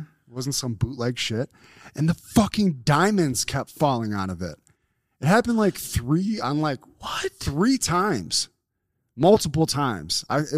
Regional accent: Buffalo, New York, United States; We're from Buffalo.

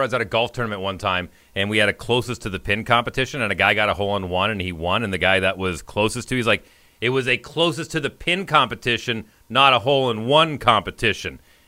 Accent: Alberta, Canada; growing up in Alberta with the amount of oil money that was there and the amount of business between Edmonton and Calgary

